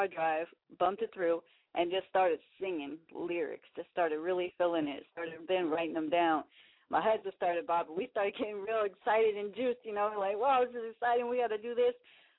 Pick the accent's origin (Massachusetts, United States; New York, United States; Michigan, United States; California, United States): California, United States; now in Sacramento, United States; I'm originally from the Bay Area. I'm holding it down here in the 916, representing for all of Cali.